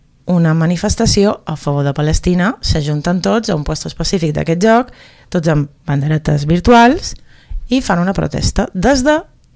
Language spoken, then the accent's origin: Catalan; Balearic Islands, Spain; Jo soc mallorquí i m'encanten els encrevessats.